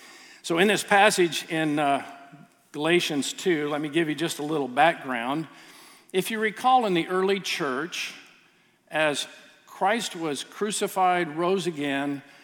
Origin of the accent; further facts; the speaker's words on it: Oregon, United States; I recognized that I grew up in Oregon. And if you haven't been in Oregon, in the Willamette Valley, it is absolutely beautiful.